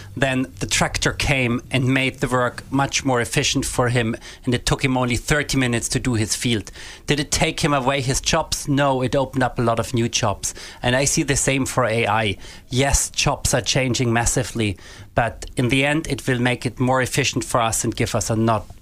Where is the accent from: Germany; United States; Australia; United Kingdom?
Germany; now in Ireland; I'm originally from Germany.